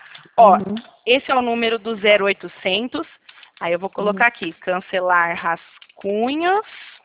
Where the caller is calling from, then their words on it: São Paulo, Brazil; O meu DDD, Kátia, ele é 19, tá? Que eu fico aqui no centro de São Paulo, bem no interiorzão. Aí sou bem caipira, menina.